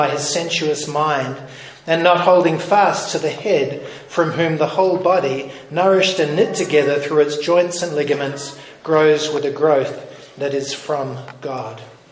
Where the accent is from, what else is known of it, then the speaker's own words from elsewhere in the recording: Eastbourne, Wellington, New Zealand; I'm a New Zealander. And that means I lived close to the beach. I grew up in Eastbourne, down in Wellington.